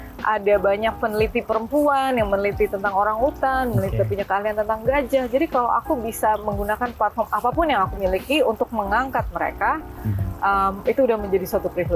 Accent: Aceh, Indonesia; keras kepala sebagai orang Aceh

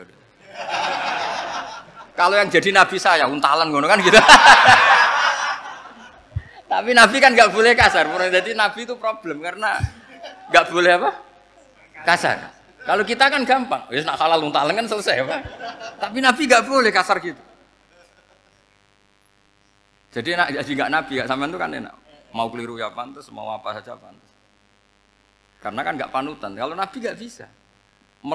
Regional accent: Rembang, Central Java, Indonesia; Kayak saya kan orang Rembang.

